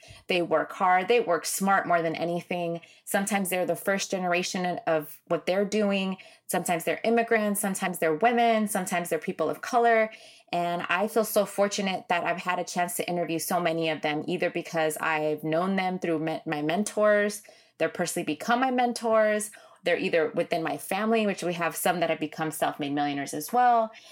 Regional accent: Inglewood, California, United States; also born or lived in Long Beach; growing up through the LA riots, growing up in Inglewood, growing up in Long Beach, growing up in pretty much, I've lived in every city. And I also lived out of the country. I'm an immigrant as well.

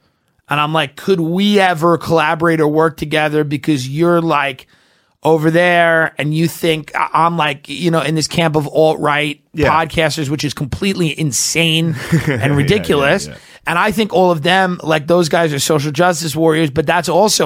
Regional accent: Long Island, New York, United States; Because I'm from Long Island.

